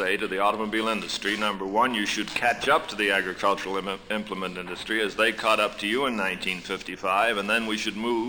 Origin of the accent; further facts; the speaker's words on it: Detroit, Michigan, United States; I don't think that on this side of the river in Detroit, referring back to my hometown